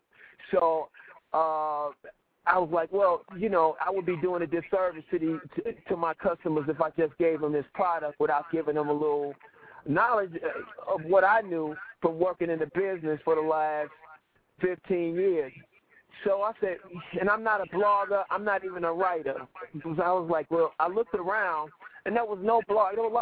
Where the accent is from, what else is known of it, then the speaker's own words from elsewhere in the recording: Chicago, Illinois, United States; You know, I'm from the Shy.